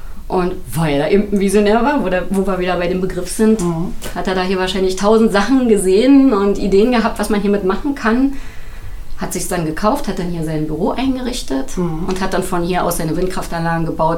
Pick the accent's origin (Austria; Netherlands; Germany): Germany; Blankenfelde, Brandenburg; Wir sind aus Blankenfelde.